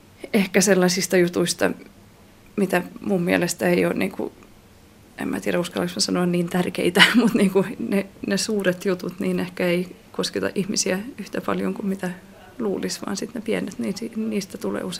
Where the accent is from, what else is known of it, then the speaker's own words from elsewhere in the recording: Southwest Finland, Finland; kun istuu itse täällä Turussa, vaikka mä itse olen saaristosta kotoisin